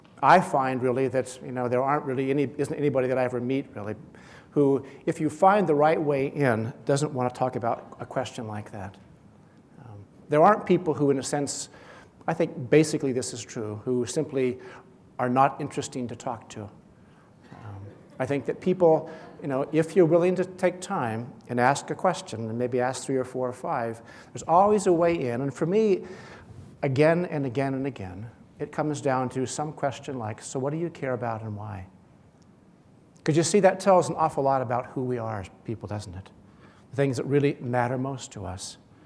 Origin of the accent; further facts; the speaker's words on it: West Coast, United States; now in Washington, United States; I do live in Washington, D.C. now. I grew up in the West Coast, and I still feel like I more belong out in this part of the world.